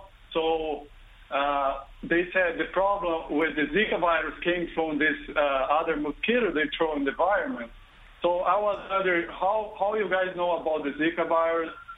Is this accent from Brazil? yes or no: yes; Brazil; I'm from Brazil